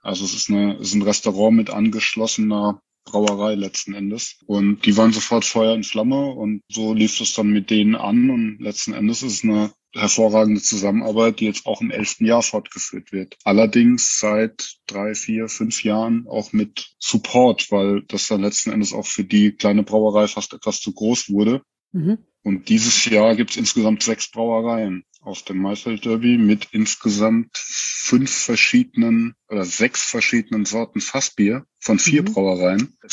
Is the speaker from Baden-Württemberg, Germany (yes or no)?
yes; Baden-Württemberg, Germany